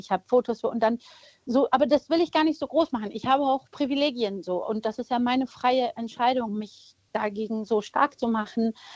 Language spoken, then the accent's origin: German; Germany; Ich bin Deutsche, ich bin hier aufgewachsen